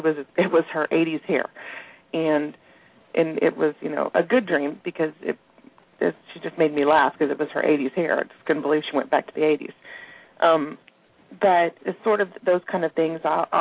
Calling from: Texas, United States; Hi there. … I'm calling from Texas.

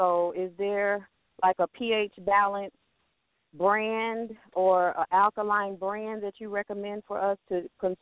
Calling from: Arkansas, United States; I'm calling from Arkansas. How y'all doing this evening?

